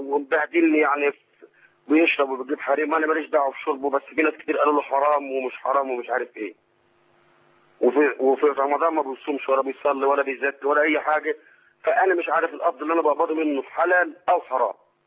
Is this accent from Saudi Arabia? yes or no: no; Egypt; now in Jordan; وشكرا، أنا مصري وقعت في الأردن.